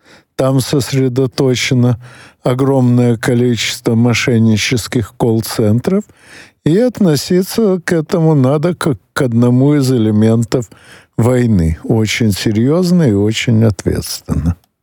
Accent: Odesa, Odesa Oblast, Ukraine; хотя я родился и вырос в Одессе, но его, по крайней мере, в сознательном возрасте у меня практически не было.

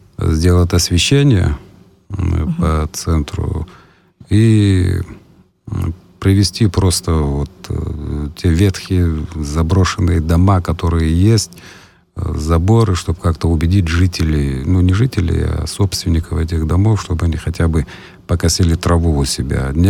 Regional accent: Ochamchire, Abkhazia, Georgia; Я в Чамчирис, я коренной в Чамчирис, я там жил всю жизнь. Вырос в этом городе, закончил школу и всех знаю

